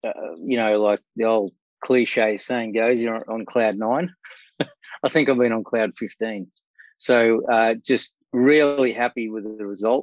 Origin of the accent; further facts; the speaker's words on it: Australia; live in Brisbane, originally from Cape Town, South Africa. So I came over to Australia when I was, you know, a little guy, about 7 years old. Never been back there. So I'm an Aussie. I love Australia.